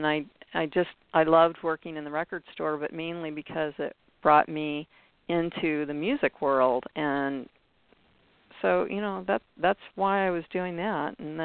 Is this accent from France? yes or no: no; California, United States; I was growing up in Shasta County on a ranch that was really, really remote.